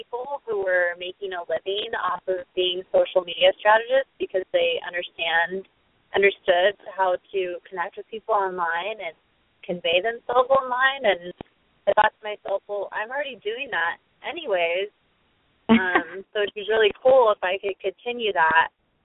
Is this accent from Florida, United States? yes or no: no; San Diego, California, United States; now in Seattle, United States; I'm from San Diego, but I went to college in Seattle, so I'm currently living in Seattle.